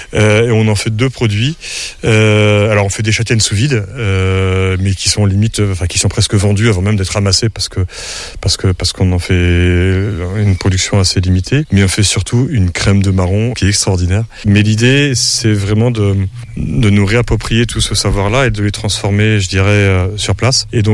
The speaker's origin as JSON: {"language": "French", "region": "Pays de la Loire", "country": "France", "said": "dans le bocage chez nous en Vendée, dans les Mauges."}